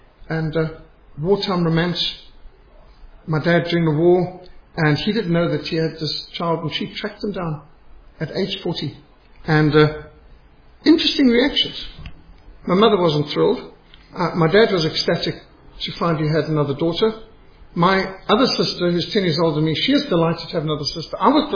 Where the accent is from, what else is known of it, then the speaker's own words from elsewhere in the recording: Zimbabwe; I was brought up in Rhodesia. We were sanctioned.